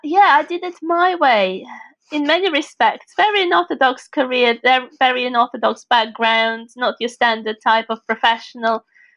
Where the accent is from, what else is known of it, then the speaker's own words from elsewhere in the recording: Moscow, Russia; born there; English is a second language; moved away as an adult; now in England; I was born in Moscow and I left Moscow to study in England. I only was supposed to come here to study for a year.